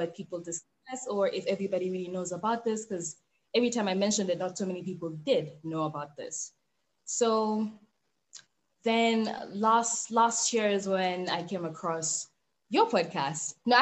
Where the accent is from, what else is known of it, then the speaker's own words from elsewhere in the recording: Eswatini; even just growing up in Swaziland, we had a combination of people from different countries in my friend group.